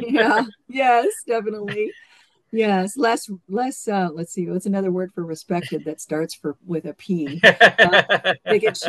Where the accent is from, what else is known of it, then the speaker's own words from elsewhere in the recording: Washington, United States; Well, I grew up in Washington State mostly. My dad was in the military.